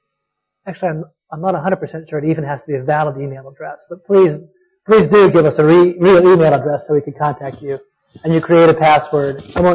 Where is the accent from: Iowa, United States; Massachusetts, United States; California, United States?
Massachusetts, United States; Boston; For instance, I'm from Boston.